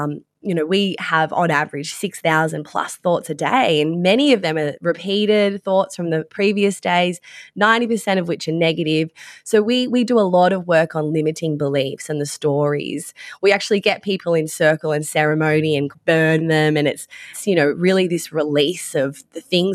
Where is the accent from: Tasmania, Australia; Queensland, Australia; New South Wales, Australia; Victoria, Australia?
Victoria, Australia; I'm a very proud Barbara woman. I hail from Innisfail, Herberton, Atherton, but I'm born and raised here on Kulin Country.